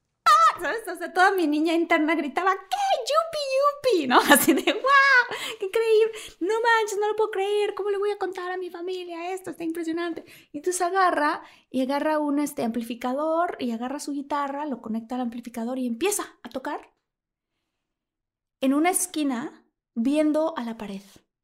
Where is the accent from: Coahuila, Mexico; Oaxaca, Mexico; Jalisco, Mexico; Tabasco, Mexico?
Tabasco, Mexico; Villahermosa; yo que crecí en Villahermosa, al lado de una laguna, ¿no? De pronto, debajo de un mango, ¿no? Al lado de los plátanos